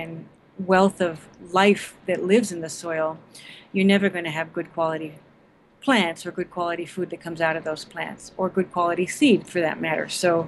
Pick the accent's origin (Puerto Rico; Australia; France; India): Puerto Rico; I grew up in Puerto Rico in the tropics